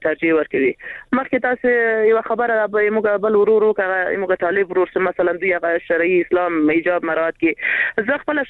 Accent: Paktia, Afghanistan; موږ بس ورسې د پکتیا نه

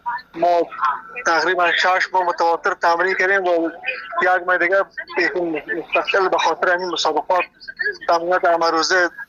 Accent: Afghanistan; also born or lived in Turkey; now in Sweden; در سال 2014 مهاجر شدم از افغانستان ترکیه و از ترکیه هم تر آمدم به سویدن.

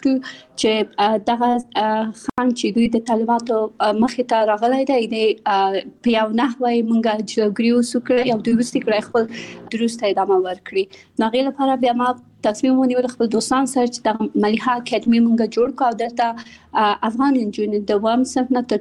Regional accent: Kabul, Afghanistan; also born or lived in Pakistan; د مليحه اکاډمي بنسټ ایښودونکې یم. زه په کابل کې زیږیدلې او خپل ابتدایي تعلیمات مې په پاکستان کې کړای او بیا ثانوي او بیرته پانتون مې په کابل کې ویلای.

